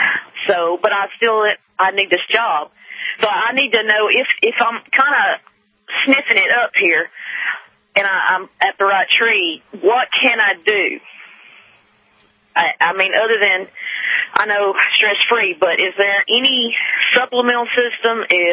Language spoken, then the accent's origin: English; Alabama, United States; I just love fried foods because I'm from Alabama, Roll Tide, by the way.